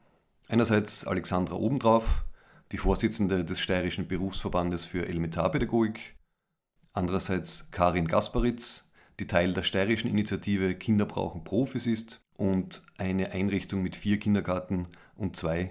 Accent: Styria, Austria; In meinem Heimatbundesland, der Steiermark, wurde ein Gesetzesentwurf eingebracht

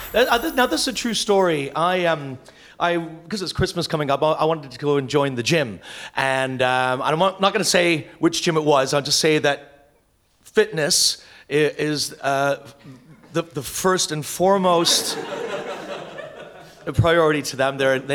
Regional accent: Canada; because I'm Canadian

